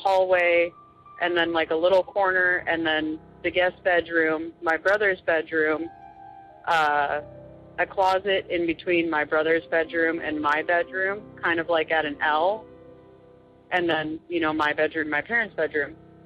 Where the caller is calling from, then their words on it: Arizona, United States; I'm from Arizona.